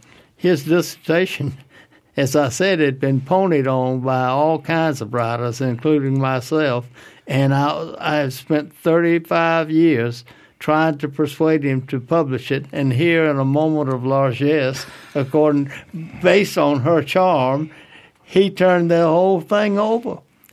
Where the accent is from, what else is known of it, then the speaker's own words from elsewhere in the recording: Alabama, United States; several times just Thomas County would have more members than my home state of Alabama